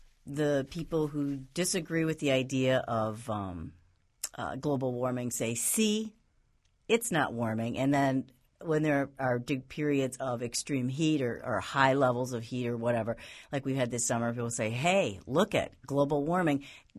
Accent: Michigan, United States; I mean, I grew up never thinking about hurricanes growing up in Michigan, but now we think about them in the Midwest.

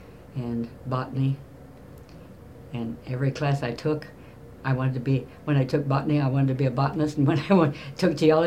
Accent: Waldron, Missouri, United States; also born or lived in Helena, Missouri; In a little town in the northwestern corner of Missouri called Waldron. A little wide place in the road.

